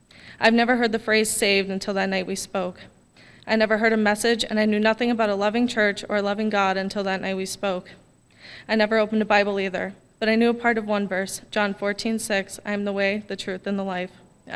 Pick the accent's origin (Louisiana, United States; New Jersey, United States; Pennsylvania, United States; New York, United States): Pennsylvania, United States; Forest City; I'm 18 years old, and I'm from Forest City, Pennsylvania. I'm the middle child of six.